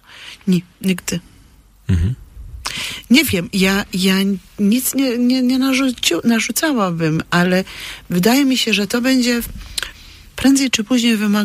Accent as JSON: {"language": "Polish", "region": "Silesian Voivodeship", "country": "Poland", "said": "Jeszcze jest dosyć mocno popularna u nas na Śląsku"}